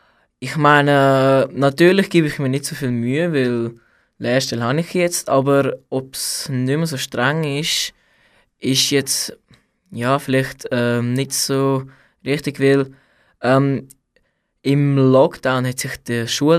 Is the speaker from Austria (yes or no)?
no; Ukraine; now in Aristau, Switzerland; Ich wohne in Aristau, Aargau. Und ursprünglich komme ich aus Ukraine.